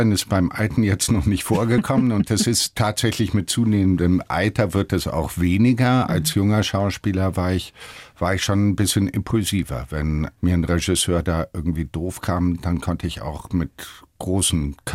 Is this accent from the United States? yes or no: yes; United States; geprägt haben mich die vielen Umzüge als Kind, das Aufwachsen als Amerikaner, die Filme